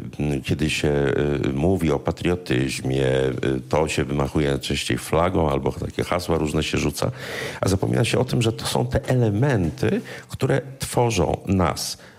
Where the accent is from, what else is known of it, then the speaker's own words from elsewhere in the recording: Bydgoszcz, Kuyavian-Pomeranian Voivodeship, Poland; A ponieważ ja jestem z Bydgoszczy, jestem bydgoszczaninem już w kolejnym pokoleniu, znam to miasto.